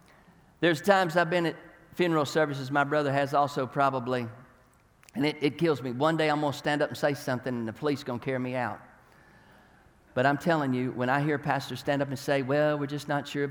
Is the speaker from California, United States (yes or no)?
no; Tennessee, United States; I'm a redneck from Tennessee, so, you know, it's kind of a odd thing there.